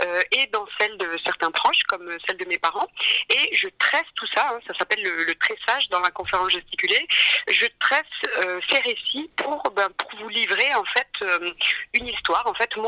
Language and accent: French; France; born there; Donc moi, par exemple, je suis née en France dans les années 80.